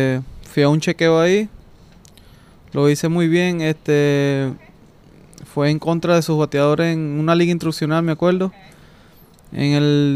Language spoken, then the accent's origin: Spanish; El Tigre, Anzoátegui, Venezuela; born there; Nací en el Tigre, estado Anzoátegui, un pueblo chiquito, cerca de las costas. Ahí nací.